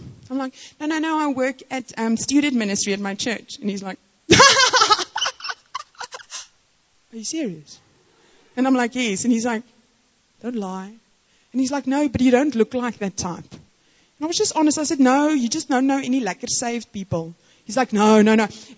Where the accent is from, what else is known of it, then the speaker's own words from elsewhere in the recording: South Africa; And he's like, South Africa. And I was like, Exemos, I could see, because he's such a gentleman, and I thought, you must be from my country.